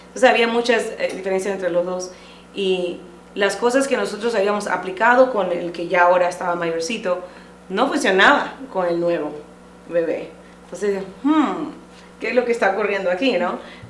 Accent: Panama; now in Wenatchee, United States; vengo de Wenatchee, pero originalmente soy de Panamá

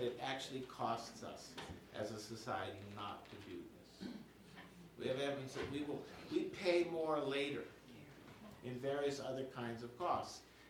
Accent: United States; You know, I found that my pride as an American was a bit taken aback by that.

